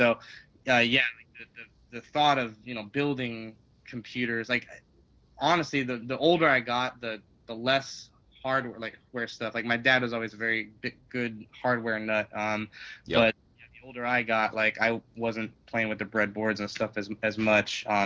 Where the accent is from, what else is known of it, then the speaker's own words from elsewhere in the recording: California, United States; born there; Well, I was born in California.